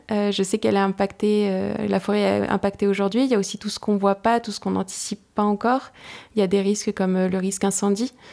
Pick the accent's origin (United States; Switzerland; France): France; J'ai eu la chance de grandir entourée de forêts dans le Briançonnais et pays des Écrins où j'ai grandi. Il y a vraiment des forêts partout sur les versants de montagne et à proximité de là où j'ai grandi.